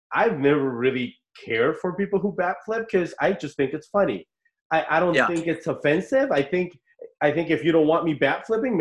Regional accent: California, United States; being the son of immigrants, being the friend of immigrants, growing up in California

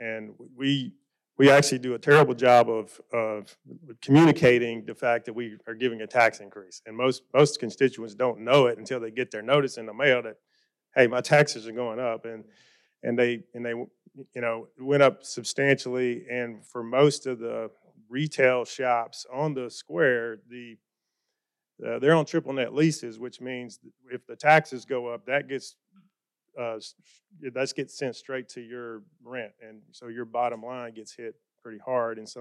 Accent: Union City, Tennessee, United States; in like my hometown in Union City, they're in bad shape.

